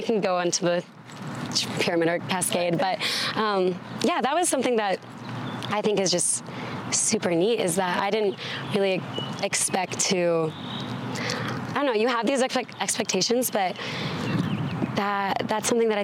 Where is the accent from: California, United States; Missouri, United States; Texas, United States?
Texas, United States; Dallas; now in Colorado, United States; I am from Dallas and like the plains, and I came to Colorado to, you know, thinking I was going to work in like mountain systems or like forest and everything.